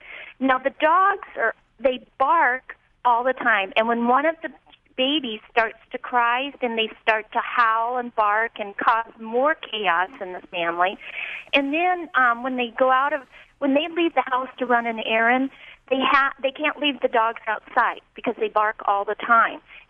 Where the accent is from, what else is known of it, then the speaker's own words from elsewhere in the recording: Tioga, Texas, United States; I'm from Tioga, Texas.